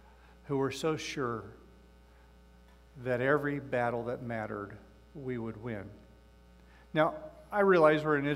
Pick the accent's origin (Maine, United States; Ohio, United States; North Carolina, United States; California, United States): Ohio, United States; I grew up in Northeast Ohio, and so at a Cleveland TV station, every Saturday afternoon was Superhost Mad Theater.